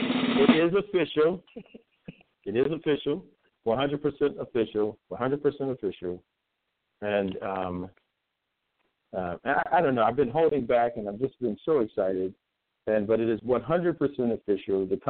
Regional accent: Los Angeles, California, United States; I'm from Los Angeles.

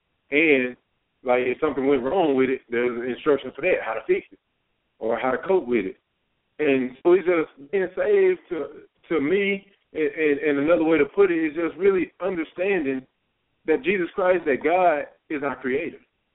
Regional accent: Longview, Texas, United States; And back in my hometown in Longview, Texas, you know, that's something that's really prevalent right now.

